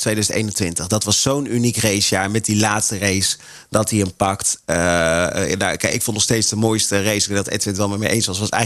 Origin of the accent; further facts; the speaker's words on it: Netherlands; We zijn Nederlanders zijn op gebied van sport natuurlijk heel chauvinistisch.